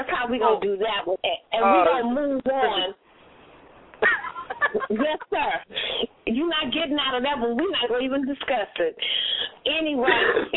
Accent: Little O'Brien, Texas, United States; who is from my hometown right here in Little O'Brien, Texas, good friend of mine.

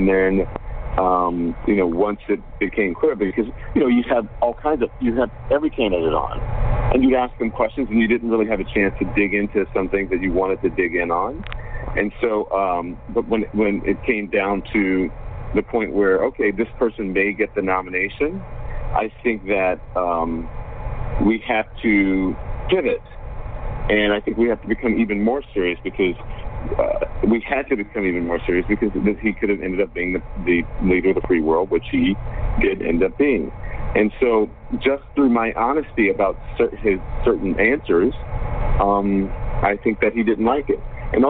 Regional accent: United States; And my truth is that I'm an American who happens to be a journalist

